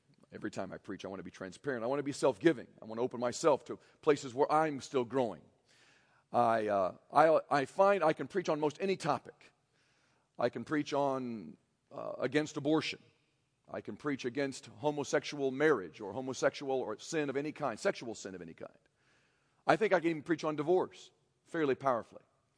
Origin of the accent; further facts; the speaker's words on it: United States; I'm just like you. I'm an American Christian.